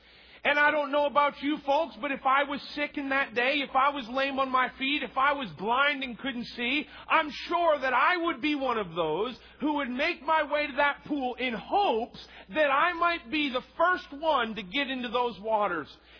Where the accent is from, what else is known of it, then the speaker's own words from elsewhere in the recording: Bridgewater, United States; I grew up in small towns. Most of my teenage years, I grew up in Bridgewater, which is about 8,000 people.